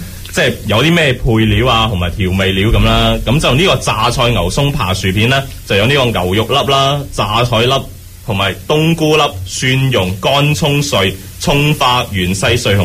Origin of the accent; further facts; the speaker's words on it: China; 以炆咯，我哋中国人煮法咁。